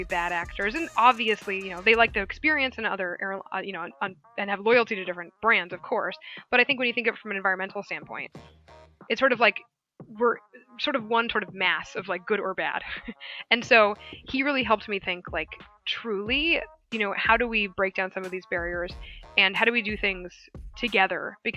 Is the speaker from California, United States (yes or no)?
yes; San Diego, California, United States; now in New York City, United States; I'm from San Diego. My lovely parents are still there. I live in New York City, but every time I'm there, I wonder why I left San Diego.